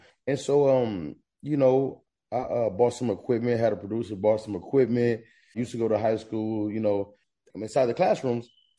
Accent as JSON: {"language": "English", "town": "Long Beach", "region": "California", "country": "United States", "said": "It started in Long Beach. I'm originally from Long Beach"}